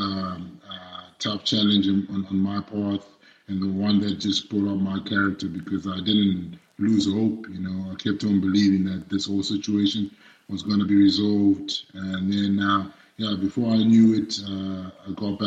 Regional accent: Zimbabwe; moved away as an adult; now in South Africa; I was born and raised in Zimbabwe

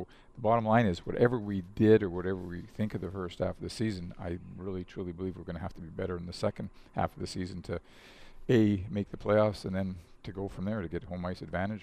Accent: Canada; now in United States; I was born and raised in Canada

